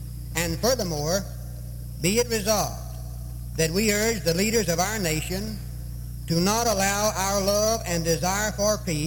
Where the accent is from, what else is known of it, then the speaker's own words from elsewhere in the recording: Selma, Alabama, United States; from Selma, Alabama